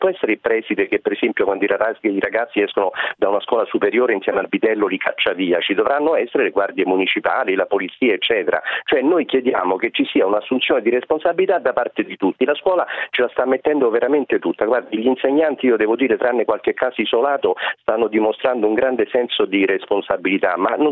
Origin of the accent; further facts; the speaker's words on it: Milan, Lombardy, Italy; accent: Roman; nonostante il mio accento romano, sono milanese d'origine